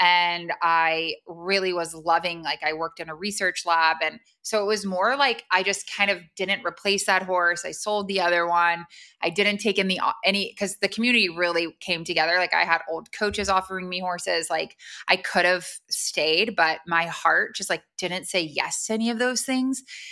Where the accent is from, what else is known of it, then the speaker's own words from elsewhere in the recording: Georgia, United States; I grew up outside of Atlanta